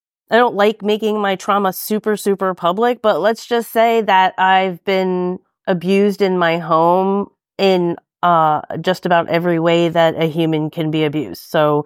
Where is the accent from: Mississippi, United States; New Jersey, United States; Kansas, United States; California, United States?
New Jersey, United States; also born or lived in New York; Pretty much. I was born in New York and moved out to New Jersey. I think I was 6, 7, 8 years old.